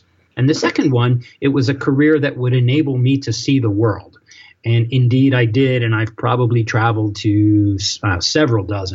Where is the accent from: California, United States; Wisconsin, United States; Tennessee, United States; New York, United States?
New York, United States; But I was born and bred in the New York area.